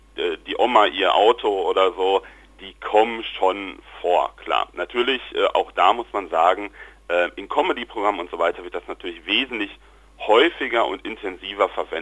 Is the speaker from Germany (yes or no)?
yes; North Rhine-Westphalia, Germany; Also bei uns im Pott ist das eine Mantaplatte.